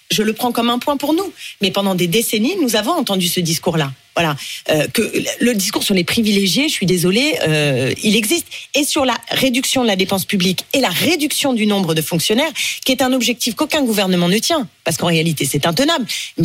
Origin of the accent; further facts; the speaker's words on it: Île-de-France, France; moi je vois chez moi, en Seine-Saint-Denis